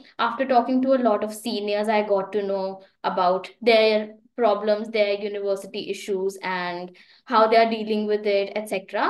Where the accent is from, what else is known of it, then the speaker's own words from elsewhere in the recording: India; I'm from India.